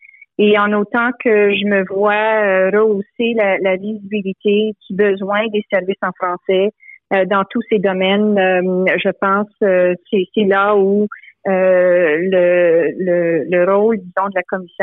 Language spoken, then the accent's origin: French; Ontario, Canada; en tant que franco-ontarienne